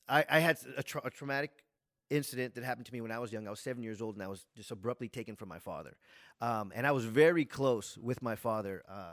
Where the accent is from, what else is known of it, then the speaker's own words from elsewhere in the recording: San Jose, California, United States; I grew up in San Jose, California. And all our family lived around us.